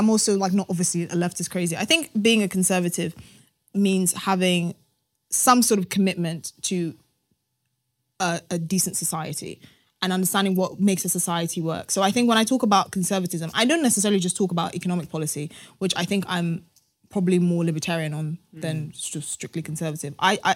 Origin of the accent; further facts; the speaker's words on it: Ghana; I grew up in Ghana. I've had a front row seat to these sort of intersexual dynamics since I was born.